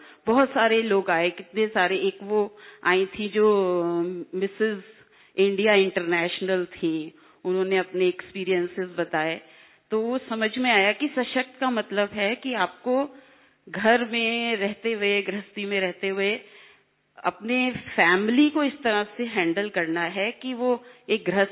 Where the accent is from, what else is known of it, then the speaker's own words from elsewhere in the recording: Agra, Uttar Pradesh, India; मैं आगरा से आई हूँ और